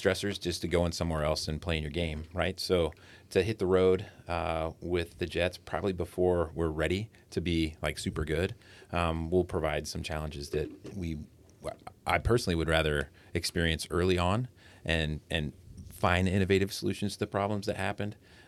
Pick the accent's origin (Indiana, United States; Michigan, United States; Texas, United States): Indiana, United States; Terre Haute; also born or lived in Tucson, Arizona; When I was growing up in Terre Haute and Tucson before